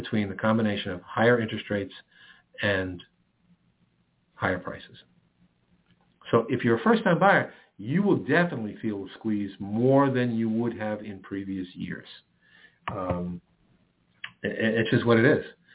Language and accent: English; New York City, New York, United States; I'm a New Yorker. I'm from New York City. I love New York City.